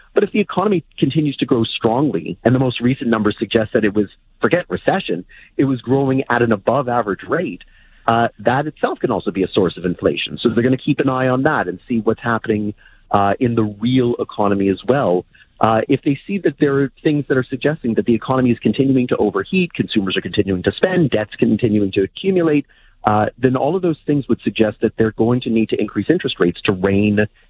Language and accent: English; Canada; It's the nature of being Canadian with our geography, with our climate, and with our population.